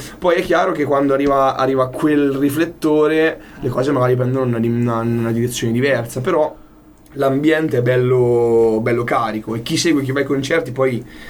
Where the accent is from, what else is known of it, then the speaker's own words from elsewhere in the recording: Gubbio, Umbria, Italy; also born or lived in Bologna; io sono di Gubbio, vivo a Gubbio, cioè sono tornato a vivere a Gubbio dal lockdown. Fino a prima stavo a Bologna anch'io.